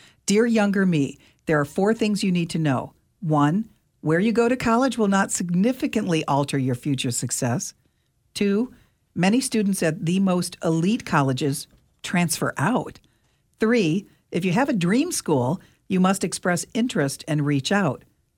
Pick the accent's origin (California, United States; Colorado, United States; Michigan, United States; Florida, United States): Michigan, United States; Ann Arbor; I'm afraid I was one of those people who, at the time when I was graduating from Ann Arbor Huron High School in 1979, I wanted to go to Michigan.